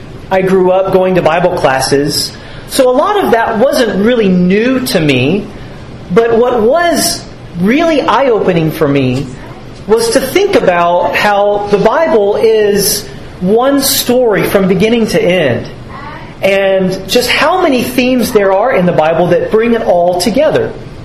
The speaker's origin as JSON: {"language": "English", "region": "Georgia", "country": "United States", "tie": "born or raised there", "said": "I grew up in Georgia"}